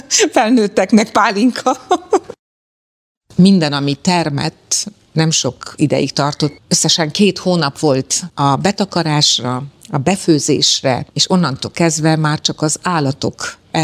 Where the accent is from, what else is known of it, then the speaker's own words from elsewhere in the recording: Brașov, Brașov County, Romania; ha beljebb megyünk Brassó fele, ahova majd bekanyarodok, hogy én már ott születtem, és ott nőttem föl, hiszen a szüleim is egymást már Brassóba ismerték meg